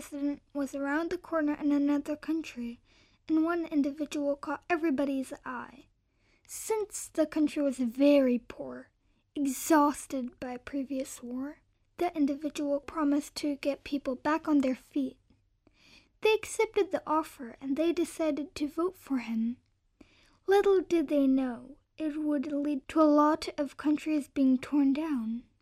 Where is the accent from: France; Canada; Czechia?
Czechia; I'm from Czech Republic, and I'm 11 years old.